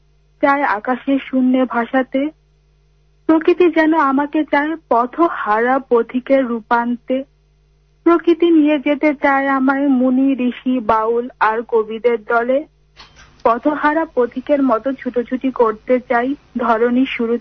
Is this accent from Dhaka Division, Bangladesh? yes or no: yes; Keraniganj, Dhaka Division, Bangladesh; কেরানীগঞ্জে আমি বড় হয়েছি